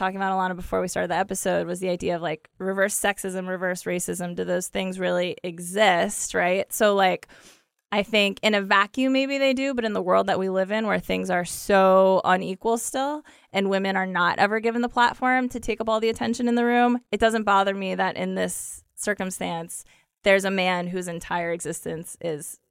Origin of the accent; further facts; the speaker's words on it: Ohio, United States; I'm allowed to say that because I'm from the Midwest. I'm from Ohio. And you know, we have great cities in Ohio too